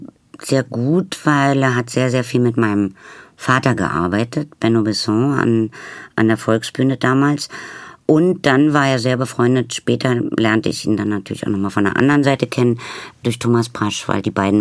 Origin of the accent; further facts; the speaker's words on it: East Germany, Germany; Ich bin in der DDR groß geworden. Ich hatte Russisch und nachher noch ein bisschen Englisch